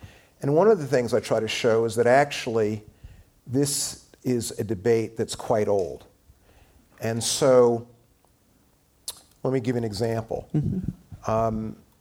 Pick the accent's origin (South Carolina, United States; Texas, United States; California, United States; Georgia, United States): South Carolina, United States; Columbia; I'm from the Deep South. I'm from Columbia, South Carolina. And I was born in 1954.